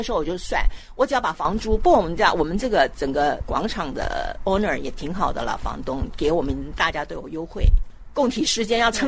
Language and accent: Chinese; Taiwan; 我们台湾人就很鸡婆。